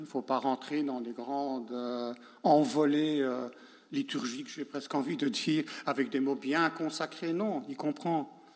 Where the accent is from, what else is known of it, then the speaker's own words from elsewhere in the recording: Spain; je viens d'Espagne, nous, voilà